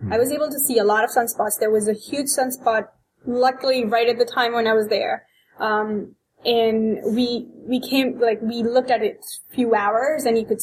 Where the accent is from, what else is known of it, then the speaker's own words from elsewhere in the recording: India; I'm from India, and back there, picking out constellations, you're not going to find them because it's so much pollution.